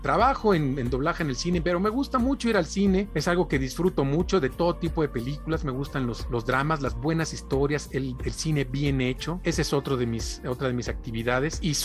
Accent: Veracruz, Mexico; Yo soy de Veracruz, entonces imagínense, viví en el puerto de Veracruz, me lo conozco re bien.

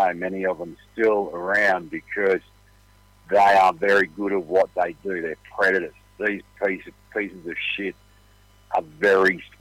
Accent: Australia; I'm not a liberal or anything like that. I'm just an Aussie bloke, but the shit's gone wrong in my life.

